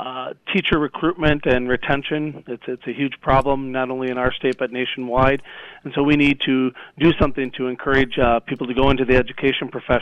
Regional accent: Minong, Wisconsin, United States; I grew up in Minong, Wisconsin, way up there. Highway 53.

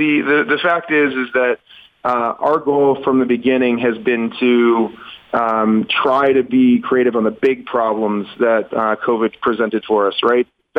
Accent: Orono, Maine, United States; I grew up in Orono and went to Asa Adams

